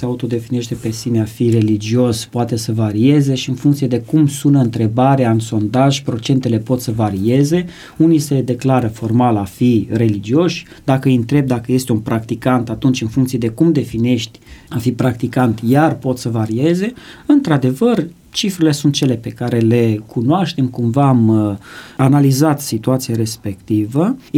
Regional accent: Romania; Noi suntem români, noi suntem cei care fraternizăm cu cei care sunt în suferință

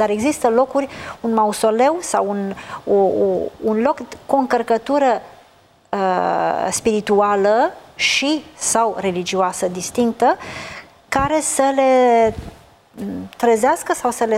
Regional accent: Romania; noi, ca români, ar fi de dorit să le vedem și să le cunoaștem

